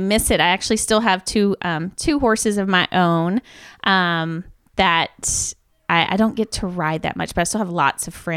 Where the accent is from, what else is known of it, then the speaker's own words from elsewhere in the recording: Georgia, United States; Not super traditional, but pretty Southern. My family, we're from Georgia.